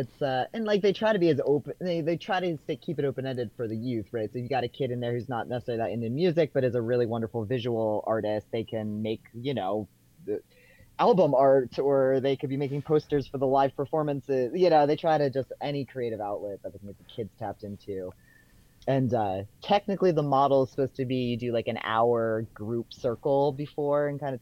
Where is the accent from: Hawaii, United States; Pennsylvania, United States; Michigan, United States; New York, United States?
New York, United States; Gilboa; also born or lived in Washington, D.C.; I grew up in Gilboa, actually.